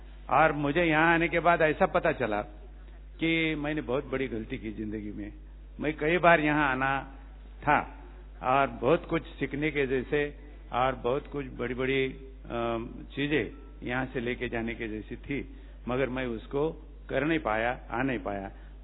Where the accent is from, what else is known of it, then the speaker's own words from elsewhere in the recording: Nanded, Maharashtra, India; मैं महाराष्ट्र से आया हूँ। मैं नांदेड़ में, मेरी उम्र अभी 68 साल है